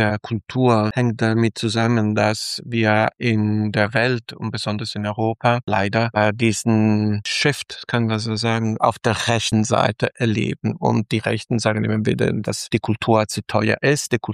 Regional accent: Italy; ich als Italiener könnte kein Italiener sein, hätten wir nicht die Spanier, die Araber gehabt

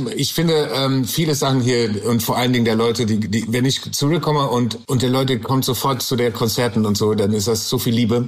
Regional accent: Canada; German is a second language; now in Germany; natürlich war ich immer in Kanada. Ich bin immer gegangen zurück nach Kanada. Und ich liebe Deutschland.

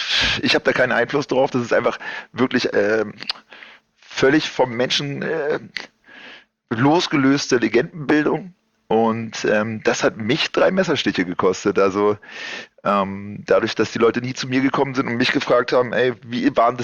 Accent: Germany; weil ich mich als Deutscher in Kreuzberg halt durchgesetzt habe.

